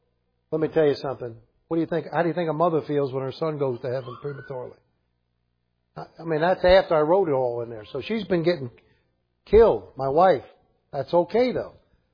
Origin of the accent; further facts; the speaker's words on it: Ireland; I mean, I'm an Irishman.